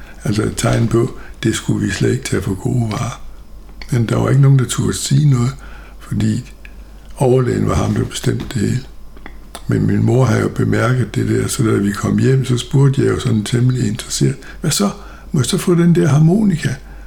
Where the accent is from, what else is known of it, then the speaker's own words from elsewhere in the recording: Jutland, Denmark; born there; also born or lived in Funen; Jeg er 77 år gammel. Jeg er født i Jylland, men har levet det meste af min tid på Fyn. Blev så repatrieret i det jyske fra 1975 til 80, og vendte så tilbage til Fyn, hvor jeg har boet siden